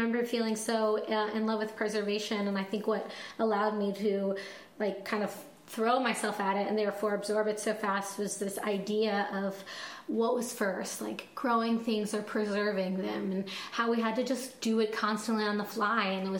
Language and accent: English; Ecuador; And I grew up in Ecuador, so I'm always after these tropical fruits that randomly show up at our markets